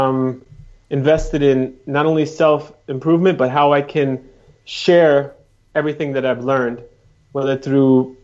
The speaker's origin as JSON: {"language": "English", "town": "Jersey City", "region": "New Jersey", "country": "United States", "tie": "born or raised there", "said": "I was born and raised in New Jersey, in America."}